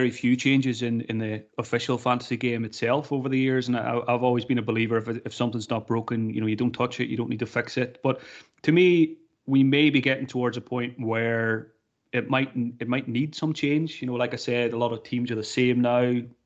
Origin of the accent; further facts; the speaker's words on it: Ireland; But the main one for me, being Irish, I knew Matt Holland was a big fantasy player.